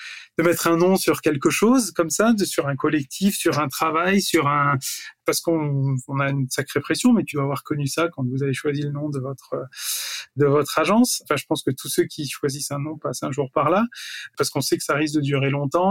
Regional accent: L'Isle-d'Abeau, Auvergne-Rhône-Alpes, France; on est lyonnais, effectivement. Mais à la base, on n'était pas de Lyon même. Je te disais qu'on habitait à la campagne. On vient de l'île d'Abo, donc dans le Nord Isère, un espèce de désert culturel coincé entre Lyon et Grenoble.

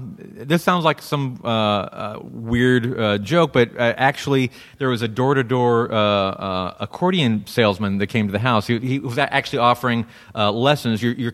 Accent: Lynwood, California, United States; I grew up in Linwood. I am, in fact, straight out of Linwood.

